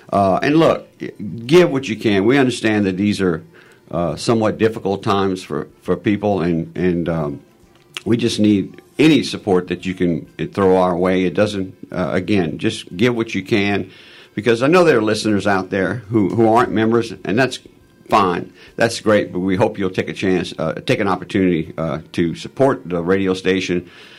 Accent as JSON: {"language": "English", "town": "Crowley", "region": "Louisiana", "country": "United States", "tie": "born or raised there", "said": "I'm originally from Crowley, Louisiana. Grew up in Crowley. My father was from New Jersey. My mother was from Crowley, Louisiana."}